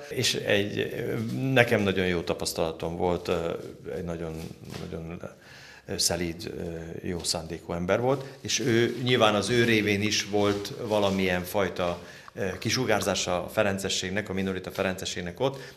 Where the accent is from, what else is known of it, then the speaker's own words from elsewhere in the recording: Eperjes, Csongrád-Csanád, Hungary; Én Csongrád megyei vagyok, egész pontosan Eperjesi.